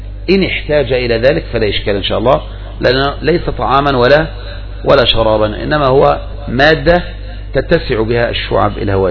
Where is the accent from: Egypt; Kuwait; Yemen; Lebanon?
Egypt; عندنا في مصر